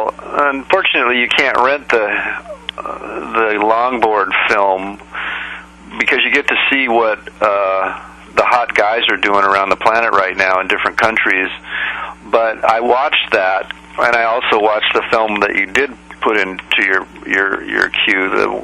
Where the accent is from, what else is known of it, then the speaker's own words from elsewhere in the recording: Australia; So growing up in Australia you learn how to get tough